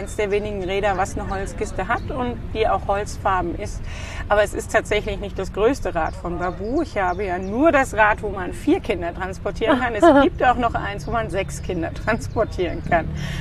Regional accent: Frankfurt, Hesse, Germany; born there; dann war es Zeit, einfach zurückzukehren nach Hessen. Genau, wir sind geborene Frankfurter.

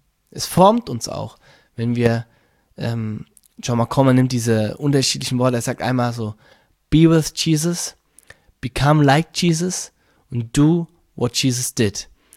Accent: Germany; da sind wir Deutsche, oder wir Menschen sehr schnell drin

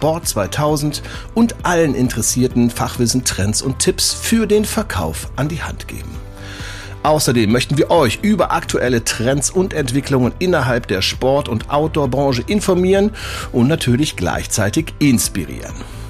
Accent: Cologne, North Rhine-Westphalia, Germany; Ich komme ja mehr aus dem Norden Deutschlands, also aus Köln.

